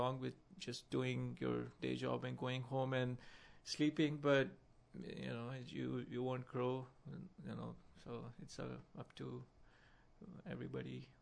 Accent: New Delhi, Delhi, India; moved away as an adult; now in United States; I'm originally from India, New Delhi, and I was born there, raised there. Moved to the US about 4.5 years back.

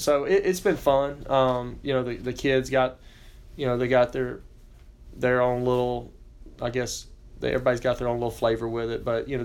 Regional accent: Mississippi, United States; For those that don't know, you know, I grew up in Mississippi, grew up 2 hours south of here, and it was an opportunity to get back closer to home, closer to family

